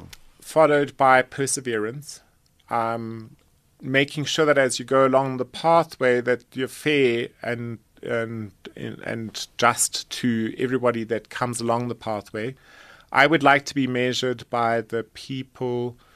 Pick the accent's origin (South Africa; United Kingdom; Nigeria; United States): South Africa; Johannesburg, Gauteng; born there; I was born here in Johannesburg. I went to government education, protected beneficial education at that time.